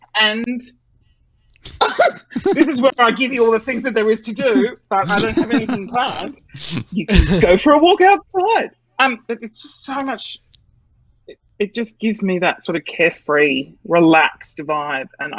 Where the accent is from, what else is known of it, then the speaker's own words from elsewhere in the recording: Sydney, New South Wales, Australia; now in Brisbane, Australia; when I grew up in Sydney, like I never wanted to leave.